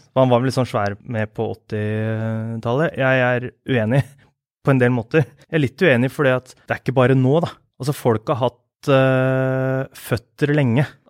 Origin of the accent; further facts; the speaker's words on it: Akershus, Norway; Jeg vokste opp på Løkenjordet. Der bodde jeg til jeg var 15 år. Og der var det sånne firemannsboliger, og så var det noen villaer.